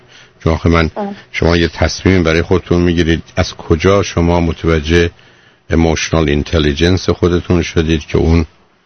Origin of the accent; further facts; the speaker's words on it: Shiraz, Fars, Iran; ما شیرازی ها وضعمون بدتره، برای که ما ترک شیرازی هستیم